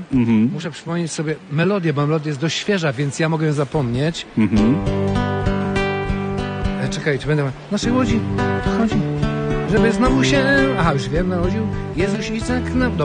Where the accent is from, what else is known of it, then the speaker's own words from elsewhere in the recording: Wysokie Mazowieckie, Podlaskie Voivodeship, Poland; moje lata młodzieńcze w Wysokim Mazowieckim, gdzie się urodziłem, w małej miejscowości na Białostoczyźnie.